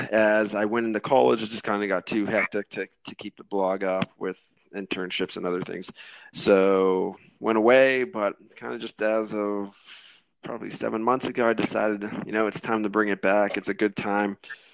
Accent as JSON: {"language": "English", "town": "Mahoning Valley", "region": "Ohio", "country": "United States", "tie": "born or raised there", "said": "So a little bit about myself. I'm born and raised in the Mahoning Valley, happily married, and have two young sons"}